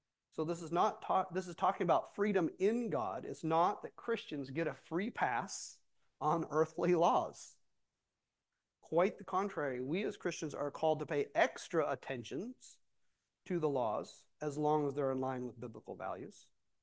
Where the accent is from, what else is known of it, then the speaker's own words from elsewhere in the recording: Port Alexander, Alaska, United States; I had the opportunity to go down to my hometown of Port Alexander to visit my dad and drop off my boys for a little bit.